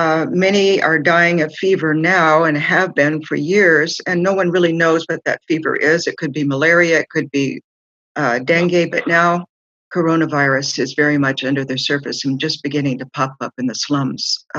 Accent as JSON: {"language": "English", "region": "California", "country": "United States", "lives_now": "Dallas, United States", "said": "I'm from Southern California, where it's mostly Western."}